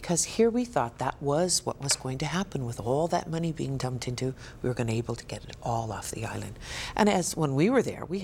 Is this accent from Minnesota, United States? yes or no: no; Foster Village, Hawaii, United States; now in Hilo, United States; I grew up on Oahu in a rural area right across from Radford High School in a little village called Foster Village.